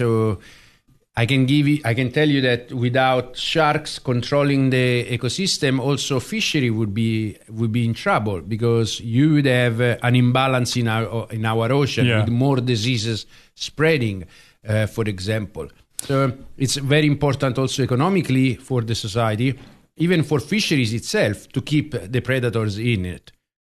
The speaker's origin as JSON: {"language": "English", "town": "Rome", "region": "Lazio", "country": "Italy", "second_language": "English", "moved": "yes", "lives_now": "South Africa", "said": "I was born in Italy, in Rome. I'm a Roman first, but this is my country now. I've been living in South Africa since 2005, and specifically in Mossel Bay for most of this time. So, yeah, I'm South African."}